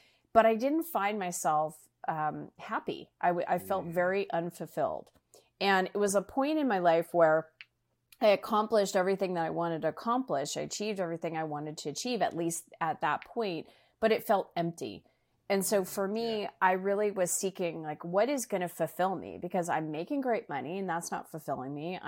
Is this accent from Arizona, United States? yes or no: yes; Arizona, United States; moved away as an adult; now in Chicago, United States; I moved to Chicago to, you know, start my career. I was born and raised in Arizona.